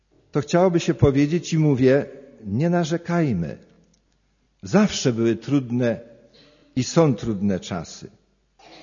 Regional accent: Waszkowo, Greater Poland Voivodeship, Poland; Pamiętam, jak moja wioska, się nazywa Waszkowo, jest niedaleko Leszna Wielkopolskiego, jako jedyna w powiecie nie zawiązała tak zwanego kołchozu

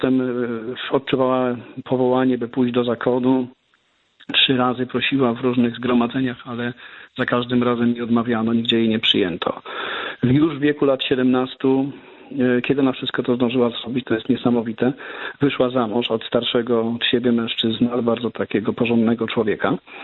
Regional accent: Gostyń, Greater Poland Voivodeship, Poland; no i ja z Gostynia, więc razem tutaj od roku i paru miesięcy jesteśmy.

